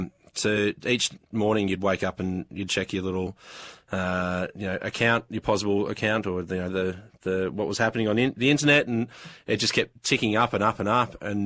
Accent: Geelong, Victoria, Australia; So, yeah, I was born and raised in Geelong.

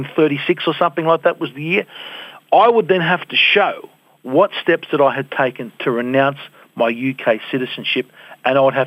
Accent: Sydney, New South Wales, Australia; born there; I was born in 1963 in Marrickville in Sydney.

